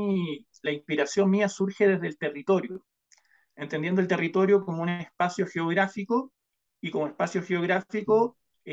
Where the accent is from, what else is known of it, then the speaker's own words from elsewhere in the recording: Viña del Mar, Valparaíso, Chile; born there; soy escritor. Nací en la Viña del Mar, en Chile. Hoy día me encuentro viajando por un temario al país de Bolivia. Yo en Chile soy profesor